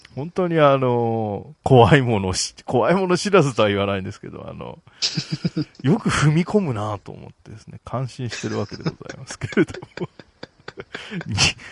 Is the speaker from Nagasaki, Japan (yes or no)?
no; Hiroshima, Japan; now in Tokyo, Japan; まあうちの田舎はかなり山の方なんですけどもね